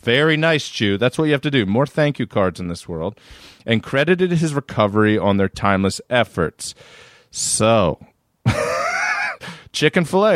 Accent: Maryland, United States; I grew up in Maryland.

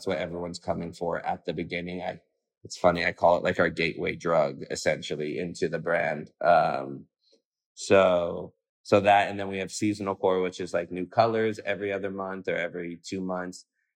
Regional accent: Malibu, California, United States; LA's home to me. I grew up in Malibu.

